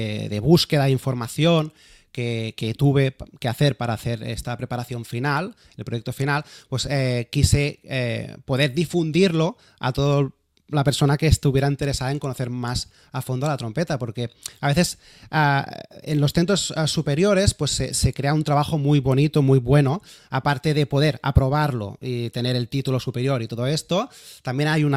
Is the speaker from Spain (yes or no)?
yes; Terrassa, Catalonia, Spain; born there; Yo nací en Tarrasa hace ya 39 años